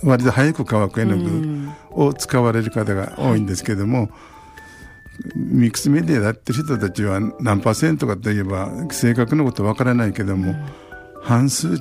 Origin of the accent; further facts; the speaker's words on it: Kobe, Hyogo, Japan; also born or lived in Tokyo; 神戸で育って、うんうん、武蔵野美術学院というところに高校卒業後行きまして、はい、東京で約10年間生活をしてて